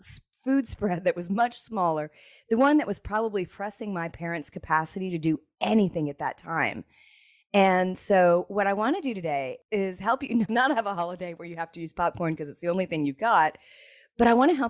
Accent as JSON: {"language": "English", "town": "Cherry Hill", "region": "New Jersey", "country": "United States", "tie": "born or raised there", "also_born_or_lived": "Hawaii", "said": "We moved from Hawaii. I know that sounds amazing, but we lived in Hawaii when I was very, very young, and we moved to New Jersey, Cherry Hill, New Jersey."}